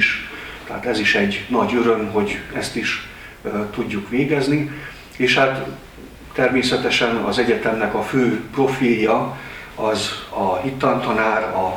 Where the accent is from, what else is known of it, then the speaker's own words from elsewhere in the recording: Nyíregyháza, Szabolcs-Szatmár-Bereg, Hungary; én nyíregyházi vagyok, tehát Nyíregyházán születtem, evangélikus családba, felmenőim is